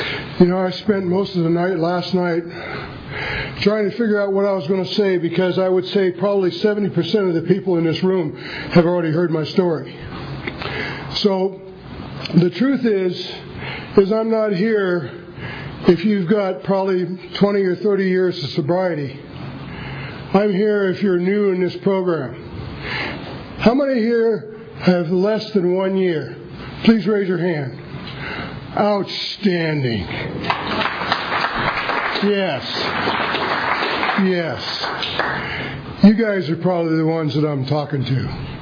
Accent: Pennsylvania, United States; You know, I'm from Pennsylvania. Hard-drinking bunch of people, coal miners, steel workers.

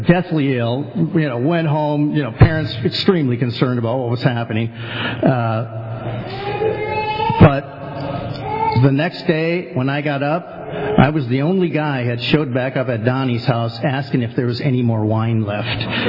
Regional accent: Milwaukee, Wisconsin, United States; born there; I was born in Milwaukee, Wisconsin, beer capital of the world. Drinking was encouraged.

